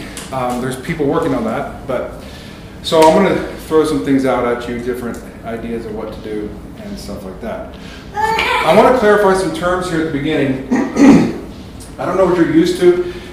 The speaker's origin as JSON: {"language": "English", "region": "Texas", "country": "United States", "said": "I'm from Texas."}